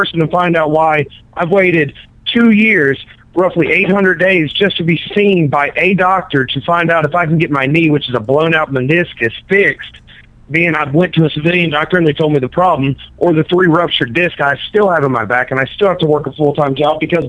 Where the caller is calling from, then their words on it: North Carolina, United States; I'm calling from North Carolina.